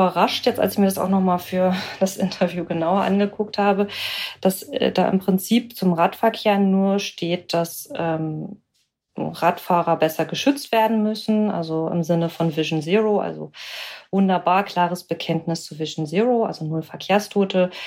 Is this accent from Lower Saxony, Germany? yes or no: yes; Lower Saxony, Germany; ich bin ja selber Ostfriesin und das würde ich vielleicht dann so ein bisschen in die Richtung gehen bezeichnen, wo der Bus wirklich nur einmal am Tag fährt.